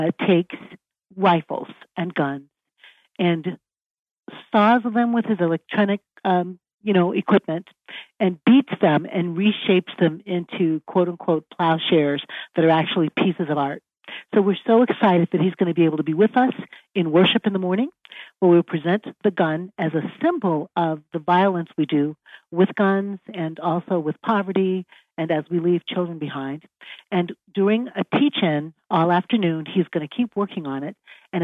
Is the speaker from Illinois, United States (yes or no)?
yes; Chicago, Illinois, United States; You know, I grew up in Chicago. So shootings on playgrounds and shootings in alleys and shootings on city streets really marked my childhood.